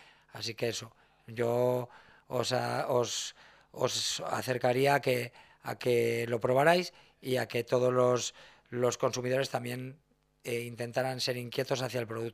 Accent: Torrelavega, Cantabria, Spain; Soy de Torrelavega y somos de Torrelavega y ese hojaldre va a estar presente siempre.

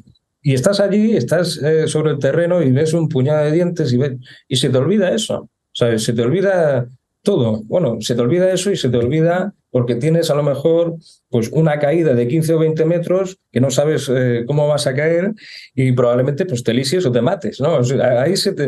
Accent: Cartagena, Region of Murcia, Spain; Ya lo sabes, yo soy de Cartagena, de una ciudad de Murcia.

